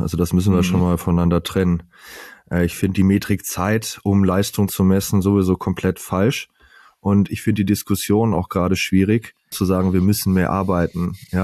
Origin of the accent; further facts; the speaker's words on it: North Rhine-Westphalia, Germany; Ich bin in der Nähe von Bielefeld, also im schönen Ostwestfalen, aufgewachsen. Mich hat es dann aber zum Studium, hat es mich an den Bodensee nach Konstanz gezogen.